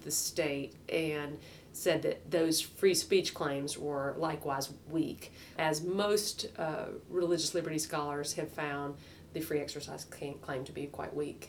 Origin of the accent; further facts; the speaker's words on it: Deep South, United States; especially for me, I'm from the Deep South, I can't hear that without thinking the same argument being applied in a racial context